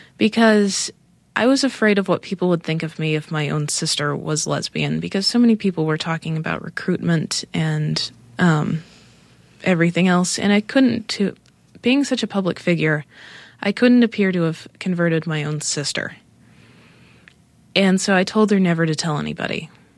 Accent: Utah, United States; But when I grew up in Utah and I understood how much people hated gay and lesbian people

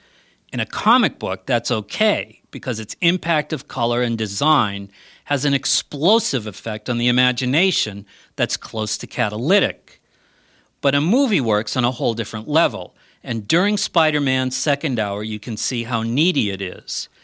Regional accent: Boston, Massachusetts, United States; As an Irish Catholic kid growing up in suburban Boston, reading a Marvel comic conveyed a shiver of sinfulness.

